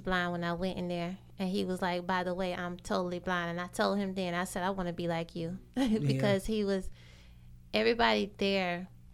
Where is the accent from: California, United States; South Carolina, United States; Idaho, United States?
South Carolina, United States; now in Florida, United States; I'm from South Carolina. I moved to Florida 4 years ago.